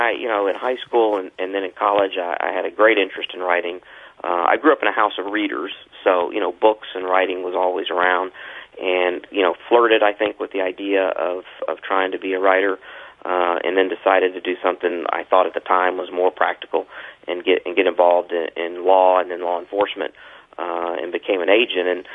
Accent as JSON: {"language": "English", "town": "Louisville", "region": "Kentucky", "country": "United States", "tie": "born or raised there", "also_born_or_lived": "Paducah", "said": "I was born in Paducah and raised there in Louisville."}